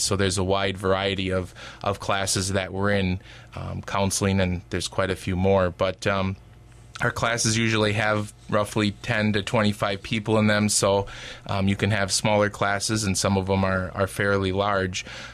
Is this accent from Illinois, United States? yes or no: no; Slinger, Wisconsin, United States; I grew up in Slinger, Wisconsin. Went to Catholic grade school and graduated high school in 2001.